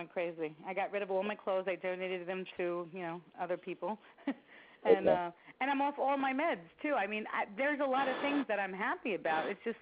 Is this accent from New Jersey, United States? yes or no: yes; New Jersey, United States; I'm from New Jersey.